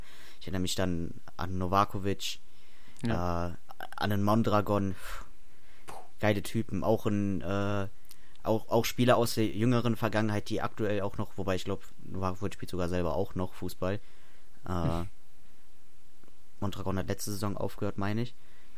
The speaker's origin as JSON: {"language": "German", "town": "Cologne", "region": "North Rhine-Westphalia", "country": "Germany", "said": "als Kölner hast du immer Podolski, klar."}